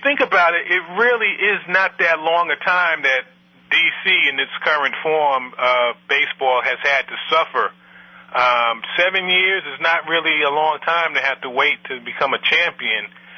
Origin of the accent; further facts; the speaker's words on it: Brooklyn, New York, United States; I grew up in Brooklyn, a Mets fan, and he's one of my heroes.